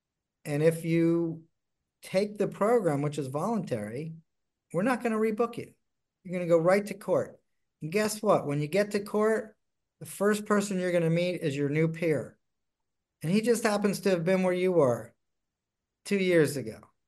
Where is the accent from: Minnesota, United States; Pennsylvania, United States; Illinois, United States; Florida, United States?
Florida, United States; Look, I am just lucky I am from Miami-Dade.